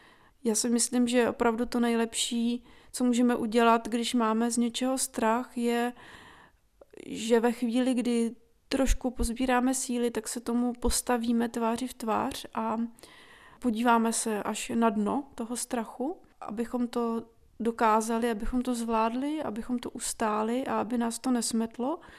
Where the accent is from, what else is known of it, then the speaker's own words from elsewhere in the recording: Kyiv, Ukraine; já když jsem byla malá a vyrůstala jsem v Kyjevě